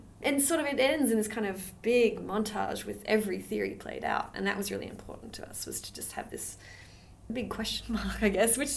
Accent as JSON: {"language": "English", "country": "Australia", "said": "I'm Australian"}